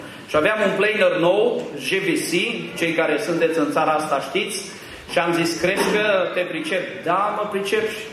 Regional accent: Romania; Am zis, nicio problemă, suntem români, dăm cu șmirg, cu șlefuit, până o scoatem la nivelul potrivit.

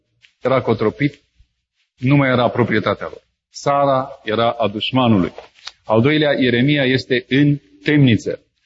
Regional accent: Bucharest, Romania; now in Moldova; Eu sunt în Moldova, am crescut la București

